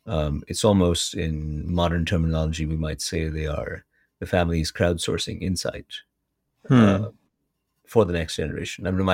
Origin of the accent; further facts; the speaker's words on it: Chile; I'm from Chile. Chile is a small economy.